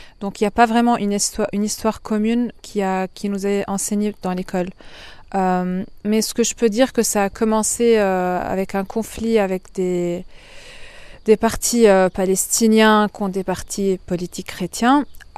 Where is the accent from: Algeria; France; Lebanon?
Lebanon; also born or lived in Saudi Arabia; Je suis libanaise, mais moi je dis je suis méditerranéenne. C'est l'identité que j'aime bien porter avec moi. Je suis née en Arabie Saoudite parce que mes parents ont déménagé en Arabie